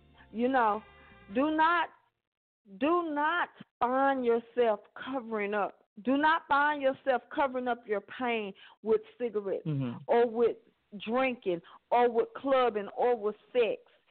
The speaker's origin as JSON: {"language": "English", "town": "Fort Worth", "region": "Texas", "country": "United States", "tie": "born or raised there", "said": "I'm from Fort Worth, Texas. I was born and raised in Butler Housing Community."}